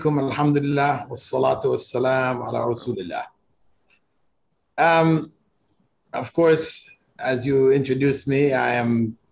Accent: Canada; moved away as an adult; also born or lived in Jamaica; now in Malaysia; I grew up in Canada, Christian background, you know, Presbyterian, and my mom was, I think, Anglican, right?

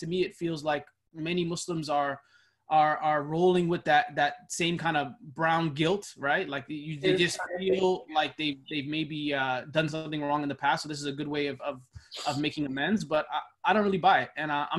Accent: Canada; I'm Oromo ethnically, which is an ethnic group in Ethiopia. But I mean, when I grew up in Canada, I didn't have any connection with Africa, right? I was born in Canada.

